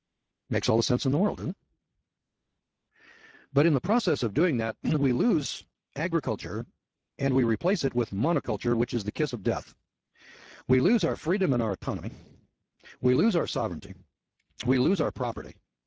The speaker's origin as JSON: {"language": "English", "region": "California", "country": "United States", "tie": "born or raised there", "said": "When I was a youngster in the Eel River Valley"}